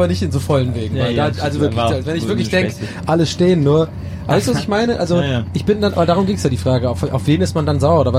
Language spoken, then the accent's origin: German; Ireland; German is a second language; die kenne ich halt von meiner Heimat, dass wenn zum Beispiel am Flughafen irgendwas nicht richtig funktioniert in der Schlange, dass die Iren eher dazu tendieren